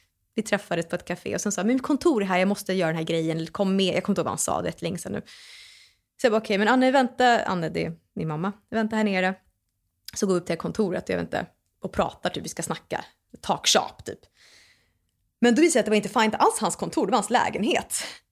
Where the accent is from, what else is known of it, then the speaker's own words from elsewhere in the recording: Sweden; accent: Swedish dialect; Och jag har lite svensk dialekt, så jag gick på så här diction-grejer där